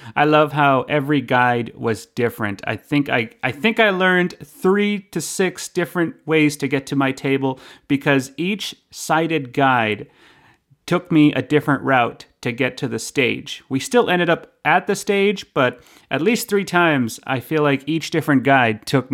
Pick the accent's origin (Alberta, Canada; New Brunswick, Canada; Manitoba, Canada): Alberta, Canada; Red Deer; they don't hit as hard as they do in Red Deer, in my hometown